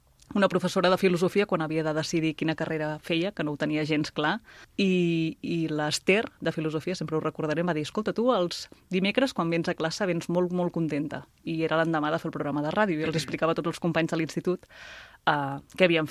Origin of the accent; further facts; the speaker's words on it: Sant Joan de Mediona, Catalonia, Spain; A Mediona, Sant Joan de Mediona, que és el meu poble, aquí al Penedès